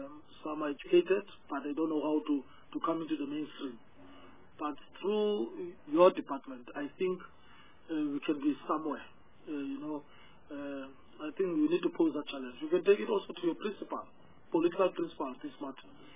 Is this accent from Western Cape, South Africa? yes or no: no; Port Elizabeth, Eastern Cape, South Africa; not necessarily only because I come from Port Elizabeth.